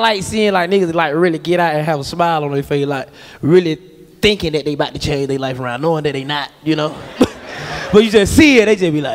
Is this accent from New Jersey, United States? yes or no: no; Atlanta, Georgia, United States; Hey, I'm from Atlanta.